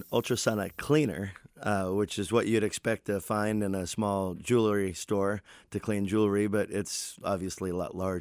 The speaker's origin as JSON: {"language": "English", "region": "East Coast", "country": "United States", "tie": "born or raised there", "said": "I grew up on the East Coast and, you know, like a lot of musicians, started playing in school"}